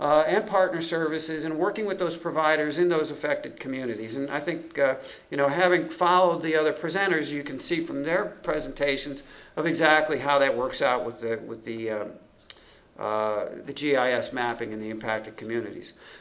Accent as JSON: {"language": "English", "town": "Albany", "region": "New York", "country": "United States", "tie": "born or raised there", "said": "Here's my hometown, Albany, New York."}